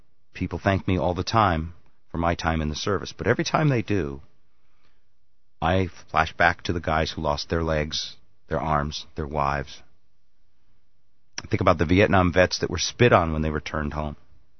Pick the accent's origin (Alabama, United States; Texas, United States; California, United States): Texas, United States; I'm a Texas boy. I was raised to believe in America, and I was raised to believe that we should protect her.